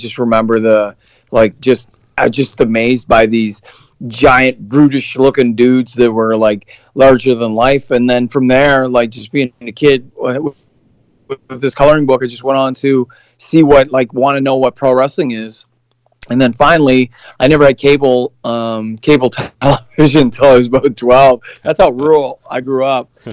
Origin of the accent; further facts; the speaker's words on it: New Brunswick, Canada; moved away as an adult; I was born and raised in the East Coast. So New Brunswick is the one of the furthest provinces over on the Atlantic Ocean side of things. And yeah, I grew up there, a small farm kid from a real small little community.